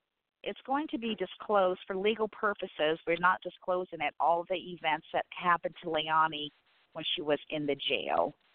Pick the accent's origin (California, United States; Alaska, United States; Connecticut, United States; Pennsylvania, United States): California, United States; now in Michigan, United States; we are not from Michigan. We are from California. So we have no family out here.